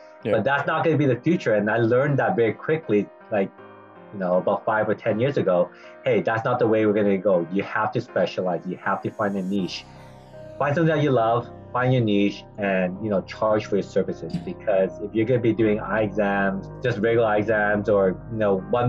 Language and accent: English; Vancouver, British Columbia, Canada; I actually graduated from UBC, so born and raised in Vancouver. Then I did my schooling in Chicago.